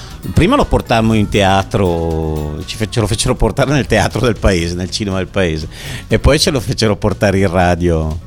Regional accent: Canonica d'Adda, Lombardy, Italy; accent: Bergamasque; Inventammo una storia in dialetto bergamasco, io sono bergamasco

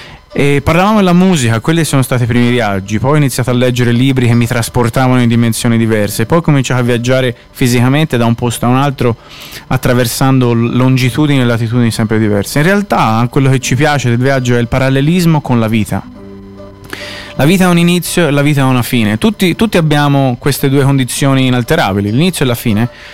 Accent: Tuscany, Italy; moved away; io sono di queste zone qui, mia madre è nata in Svezia ma i miei nonni sono di Tafoni, Campo Tizzoro

